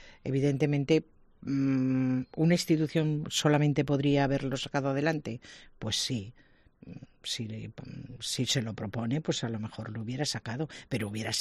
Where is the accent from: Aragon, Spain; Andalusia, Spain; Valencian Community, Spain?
Aragon, Spain; Cuanto mayor difusión, pues mejor, para como pintor y como aragonés.